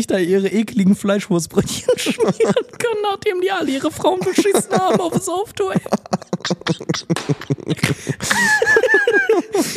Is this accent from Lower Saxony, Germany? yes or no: no; Bottrop, North Rhine-Westphalia, Germany; ich komme aus Bottrop